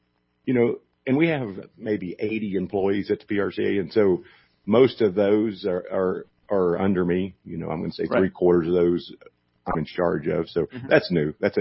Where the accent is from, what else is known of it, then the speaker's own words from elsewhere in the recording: Florida, United States; I'm originally from Florida.